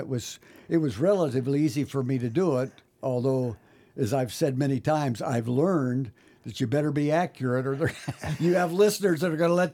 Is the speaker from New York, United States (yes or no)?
no; Indiana, United States; And I'm from Indiana, so I didn't know much about polkas in those days.